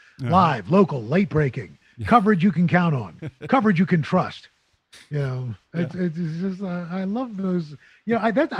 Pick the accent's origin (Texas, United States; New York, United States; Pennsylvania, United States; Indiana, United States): New York, United States; New York City; So I grew up in New York City, greatest city in the world.